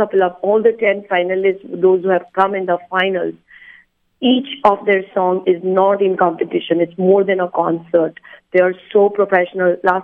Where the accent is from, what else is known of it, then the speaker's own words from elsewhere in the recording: India; when we were kids and we were born and brought up in India, you know how we were, right?